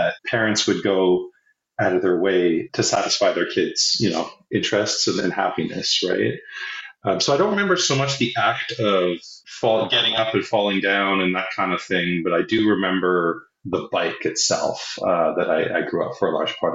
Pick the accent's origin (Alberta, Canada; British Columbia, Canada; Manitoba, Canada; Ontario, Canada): Ontario, Canada; Toronto; I think, you know, we're both from Toronto